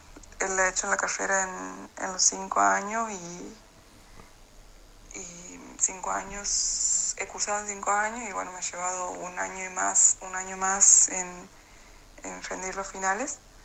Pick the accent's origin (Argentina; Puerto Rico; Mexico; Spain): Argentina; Los Juríes, Santiago del Estero; tengo 24 años, soy del interior de Santiago del Estero, de la ciudad de Los Juríes específicamente